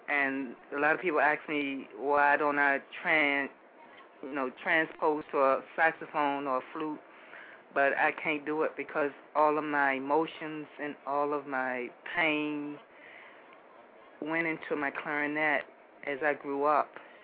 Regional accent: Roosevelt Field, New York, United States; also born or lived in Richmond, Virginia; Okay, well, I originally come from Roosevelt Field, New York. Then we moved to Richmond, Virginia. And basically, my mother put me into, you know, music at a very young age.

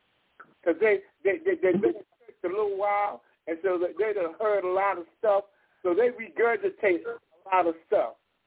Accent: Missouri, United States; I'm from Missouri. Don't tell me, show me.

